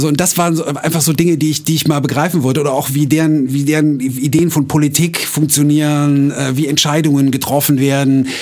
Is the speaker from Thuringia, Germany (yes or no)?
no; Eschweiler, North Rhine-Westphalia, Germany; Ich bin in Eschweiler im Rheinland aufgewachsen, tut mir leid.